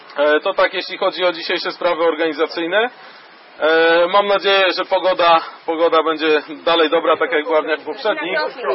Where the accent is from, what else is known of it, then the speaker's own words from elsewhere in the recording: Słupsk, Pomeranian Voivodeship, Poland; ze względu na to, że w Słupsku się urodziłem, tutaj trochę czasu spędziłem, 24 lata